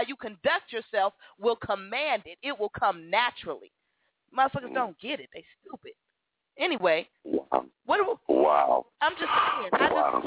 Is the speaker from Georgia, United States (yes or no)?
no; San Diego, California, United States; I mean, I grew up in San Diego with everybody.